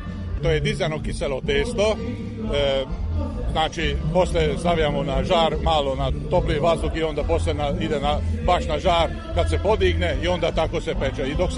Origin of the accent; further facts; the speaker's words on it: Subotica, Vojvodina, Serbia; Mi smo iz Subotice, znači mi idemo na manifestacije okolo Suboticu, Bačka Topola, Senta i okolo, svugdje smo tamo.